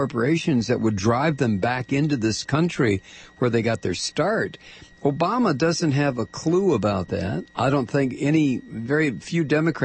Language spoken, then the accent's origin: English; Toledo, Ohio, United States; You know, I grew up in Toledo, and it was just one hell of a city to grow up in. It was great back in the 50s. It was a feeder city for Detroit.